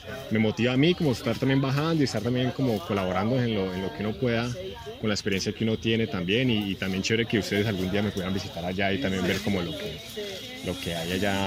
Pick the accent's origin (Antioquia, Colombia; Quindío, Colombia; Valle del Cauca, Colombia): Valle del Cauca, Colombia; Cali; now in La Cumbre, Colombia; yo actualmente vivo en la Cumbre Valle, pero pues soy de aquí de Cali y estudié unos semestres acá en Univalle.